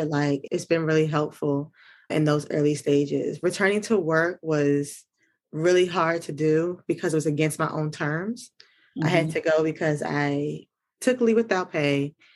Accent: Maryland, United States; I am 31 years young. I am from Maryland, and I'm a new mom

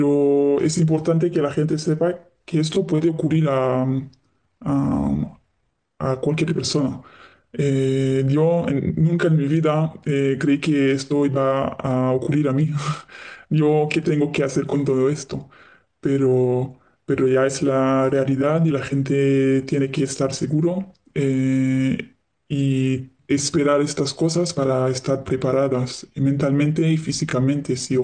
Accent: Paris, Île-de-France, France; now in Madrid, Spain; De París.

